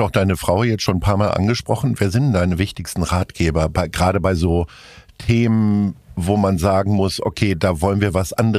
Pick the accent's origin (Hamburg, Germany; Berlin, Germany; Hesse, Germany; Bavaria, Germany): Hamburg, Germany; ich komme aus Hamburg